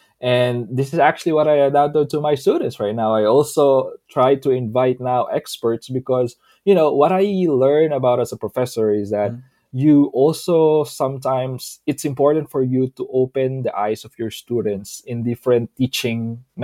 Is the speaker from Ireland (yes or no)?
no; Philippines; English is a second language; As a Filipino, you have these preconceptions about different nationalities.